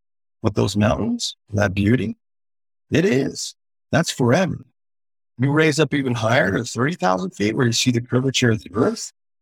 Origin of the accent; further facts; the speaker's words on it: Pacific Northwest, United States; And I'm from the Northwest.